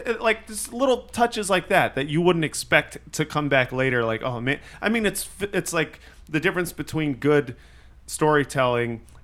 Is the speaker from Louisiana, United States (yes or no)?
yes; Louisiana, United States; I'm from Louisiana, and he's so like transparent.